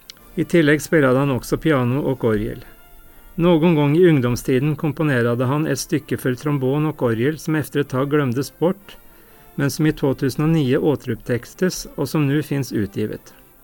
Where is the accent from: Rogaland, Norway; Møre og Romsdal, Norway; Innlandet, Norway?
Innlandet, Norway; Lillehammer; now in Sweden; Jag kommer från Åestan, Lillehammer i Norge.